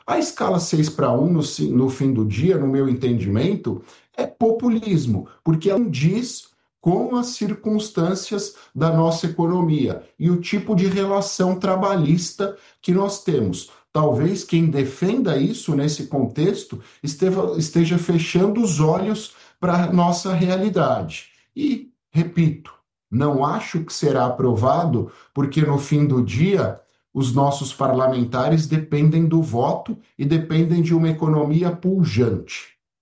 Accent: São Paulo, Brazil; Eu sou do ABC Paulista

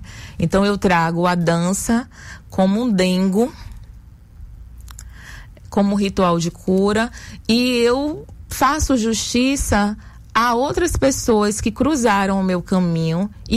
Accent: Salvador, Bahia, Brazil; Eu nasci no Engenho Velho de Brotas e na minha infância existia, transitava pelo bairro uma senhora

